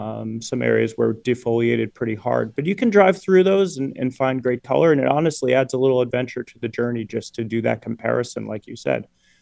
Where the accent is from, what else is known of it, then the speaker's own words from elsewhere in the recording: New Jersey, United States; So I grew up in New Jersey, and I used to go over to Sussex County in the Poconos.